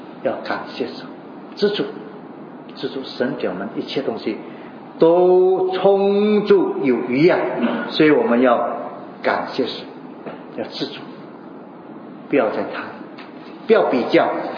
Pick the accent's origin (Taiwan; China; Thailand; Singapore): Singapore; 我们新加坡人绝对不可以再埋怨了